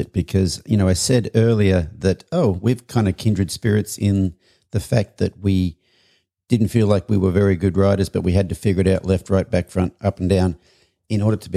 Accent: Australia; I'm Australian

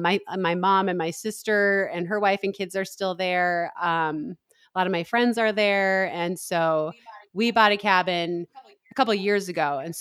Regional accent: Duluth, Minnesota, United States; now in Colorado, United States; That's the one thing I do miss living in Colorado is, you know, I grew up in Duluth, which obviously is on Lake Superior, which is a huge lake.

